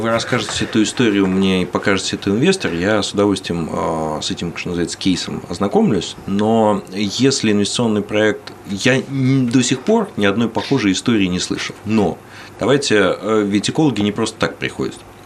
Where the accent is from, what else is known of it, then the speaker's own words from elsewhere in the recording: Moscow, Russia; у меня есть пример моего родного города, там, Москвы.